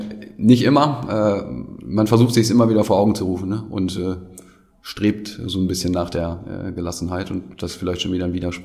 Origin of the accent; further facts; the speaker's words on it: Gronau, North Rhine-Westphalia, Germany; Auch die Entwicklung in meiner Heimatstadt Kronau ist mir dann auch wichtig.